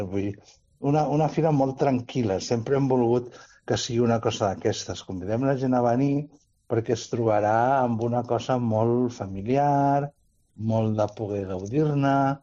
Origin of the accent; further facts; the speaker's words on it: Barcelona, Catalonia, Spain; Jo vaig néixer a Barcelona. Jo vaig néixer l'any 59. Vull dir que quan jo era petit aquestes tradicions no es portaven en una ciutat com Barcelona.